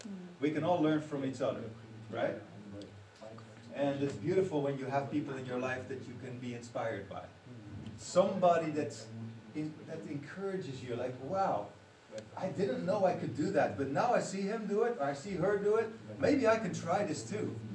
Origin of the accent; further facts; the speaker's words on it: Amsterdam, North Holland, Netherlands; you know that I'm from Amsterdam, so I can, and I grew up in Holland, I can understand German well enough to get in trouble.